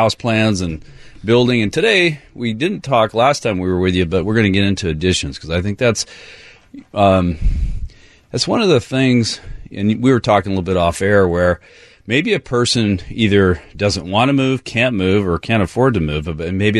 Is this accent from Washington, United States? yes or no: yes; Olympia, Washington, United States; Yeah, big shout out to those guys from my hometown.